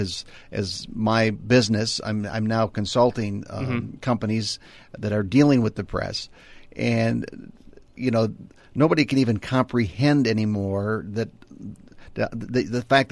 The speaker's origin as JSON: {"language": "English", "town": "Minneapolis", "region": "Minnesota", "country": "United States", "tie": "born or raised there", "said": "I grew up in Minneapolis, okay. You know, Minneapolis Southwest, right over by Lake Harriet."}